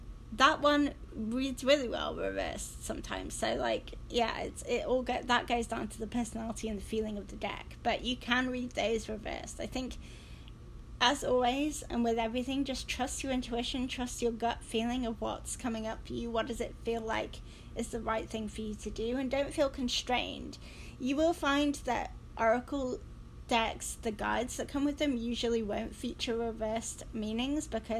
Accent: England, United Kingdom; because I'm English and I need one

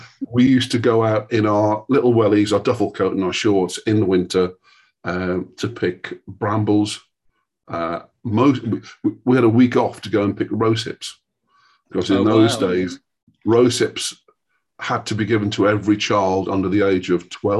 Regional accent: North East England, United Kingdom; I would class myself as a country guy, a country boy. Born and brought up in Northumberland on the Duke of Northumberland's estates.

